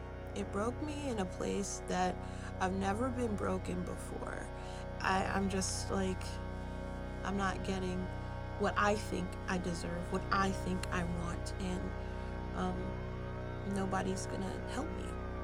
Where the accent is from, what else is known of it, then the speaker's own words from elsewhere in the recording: New York City, New York, United States; I grew up in New York City, so art, culture was everywhere.